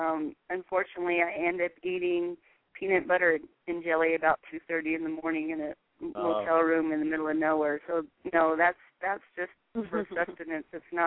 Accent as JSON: {"language": "English", "region": "Arizona", "country": "United States", "lives_now": "Colorado, United States", "said": "I'm actually from Arizona and now living in Colorado. Colorado, I've been here for, oh gosh, about 18, 19 years."}